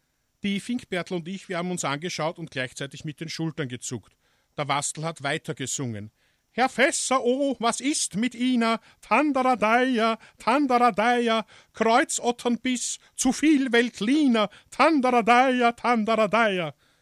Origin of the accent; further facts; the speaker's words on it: Vienna, Austria; weil ich ja gebürtiger Wiener bin